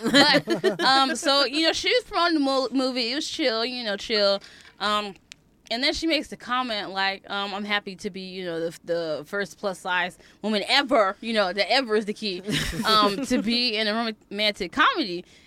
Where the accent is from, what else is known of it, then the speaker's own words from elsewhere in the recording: Tennessee, United States; what I should tell these viewers about me is that I'm originally from Tennessee.